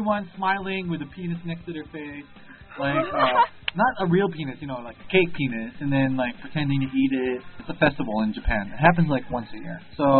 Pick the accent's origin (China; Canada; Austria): China; South China; I'm from South China.